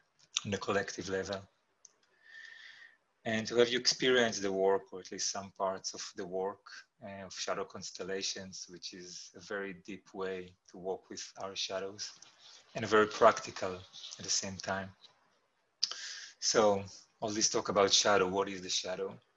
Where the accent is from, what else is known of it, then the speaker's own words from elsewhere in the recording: Israel; I hail from Israel and I live and teach here and also abroad, mostly in Russia, in Moscow, and lately much more online.